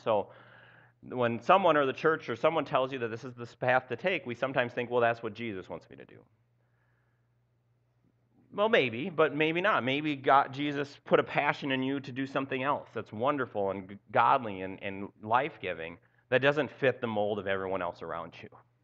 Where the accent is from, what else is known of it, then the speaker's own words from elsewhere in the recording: Minnesota, United States; I know as a guy, especially a Midwestern guy, born and raised in Southwest Minnesota